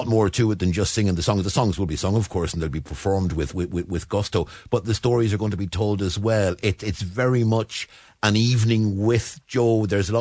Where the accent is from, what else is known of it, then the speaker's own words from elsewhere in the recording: Waterford, Munster, Ireland; I'm from Waterford, yeah, originally.